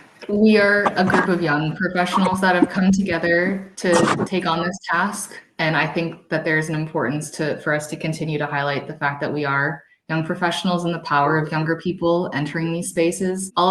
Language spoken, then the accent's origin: English; United States; And so I think that, you know, as an American, I needed the reminder that we need to really help our neighbors